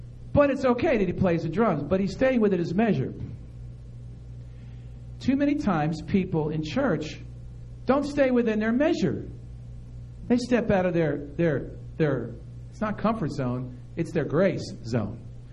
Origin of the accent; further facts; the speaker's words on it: Martinsville, Virginia, United States; Do you know that when I travel, I tell them I'm from Martinsville, and you know where they think we are?